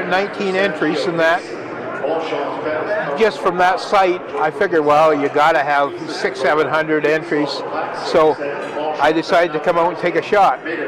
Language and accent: English; Canada; I'm a Canadian.